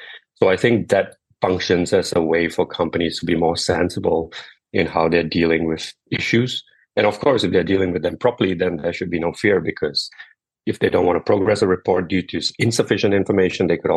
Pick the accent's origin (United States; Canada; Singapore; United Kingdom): Singapore; I'm from Singapore, it's a financial hub.